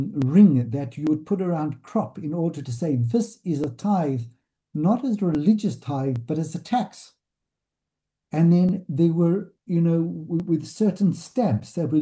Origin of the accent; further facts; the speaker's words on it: South Africa; also as a South African family and as a member of the South African community